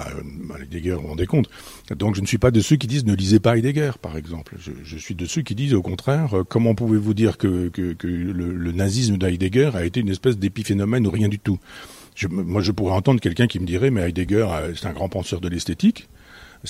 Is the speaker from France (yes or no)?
yes; Alençon, Normandy, France; à côté de mon village natal, à Alençon